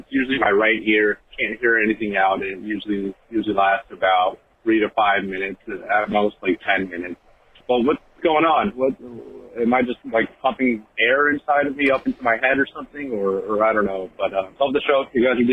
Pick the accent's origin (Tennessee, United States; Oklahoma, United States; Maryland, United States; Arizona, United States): Arizona, United States; I'm from Arizona.